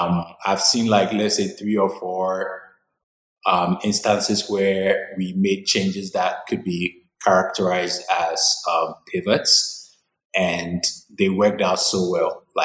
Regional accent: Ghana; I come from a very normal middle-class background in Ghana. I grew up in Ghana all my life, from nursery to literally high school. After high school, I got the opportunity to study in America on a scholarship.

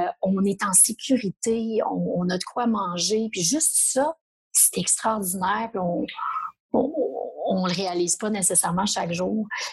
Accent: Canada; Puis même le Canada, tu sais, je suis canadienne, puis on n'est pas parfait.

